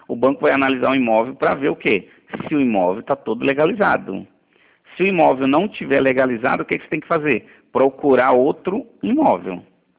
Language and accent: Portuguese; Ilhéus, Bahia, Brazil; now in Rio de Janeiro, Brazil; Eu tô na área de crédito Santander, aqui no Rio, há mais ou menos 20 anos. Eu sou de Ilhéus, Bahia.